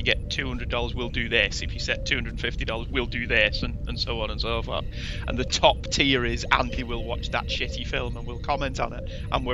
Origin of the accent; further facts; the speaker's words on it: United Kingdom; Because A, I'm British, and B, you're smart.